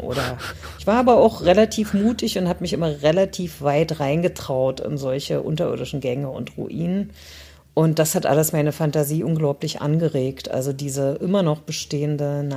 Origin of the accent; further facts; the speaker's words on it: Magdeburg, Saxony-Anhalt, Germany; Als Kind war Magdeburg für mich ja eben die normale Umgebung. Ich kannte nichts anderes, hatte leider auch keine Großeltern auf dem Land